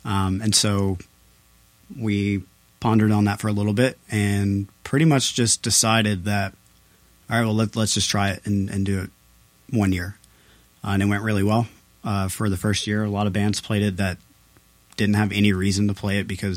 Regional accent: Nashville, Tennessee, United States; We're from Nashville, and so like we grew up in like the Plea days.

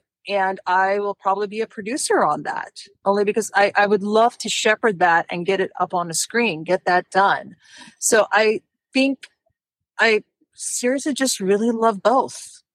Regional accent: Austin, Texas, United States; also born or lived in Los Angeles / London; Actually, I live here. I live here. I grew up in Austin. I did go off for 25 years or so in Los Angeles, London, and moved back home in 17.

